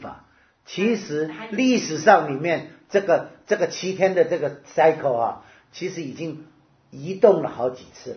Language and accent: Chinese; Taiwan; 我们台湾人说闰月